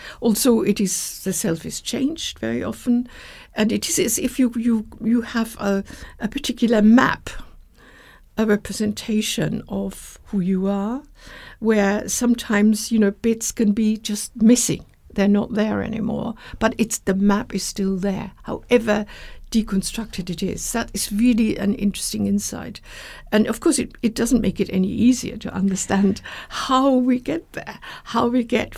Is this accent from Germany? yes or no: yes; Germany; moved away; of course, I came from Germany